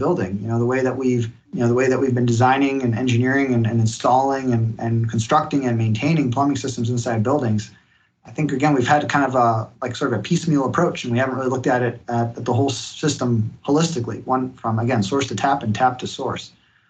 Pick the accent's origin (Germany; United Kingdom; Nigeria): Germany; now in United States; And in Germany, my home country, they focus more on almost like a modular design